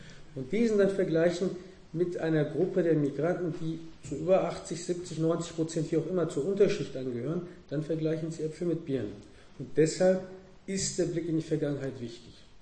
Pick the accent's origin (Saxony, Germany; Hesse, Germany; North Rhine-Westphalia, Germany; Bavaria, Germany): North Rhine-Westphalia, Germany; Oberhausen; meine Heimatstadt Oberhausen